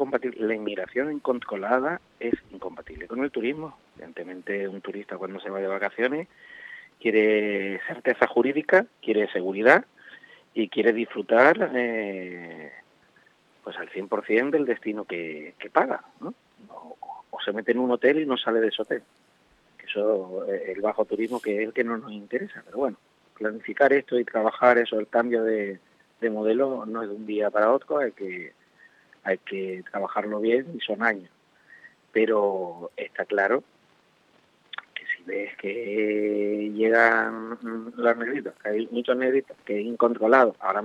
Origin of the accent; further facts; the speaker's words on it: Canary Islands, Spain; nuestra situación geográfica y nuestra realidad insular como somos los canarios.